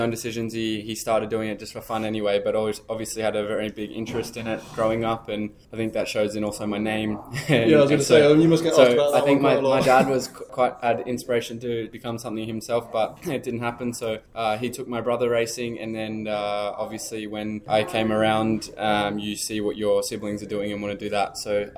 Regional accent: New South Wales, Australia; growing up in New South Wales, back home in Australia, a long way away from where we are now.

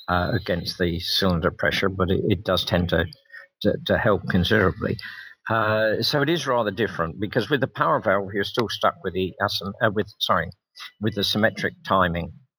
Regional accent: Australia; I grew up in Australia

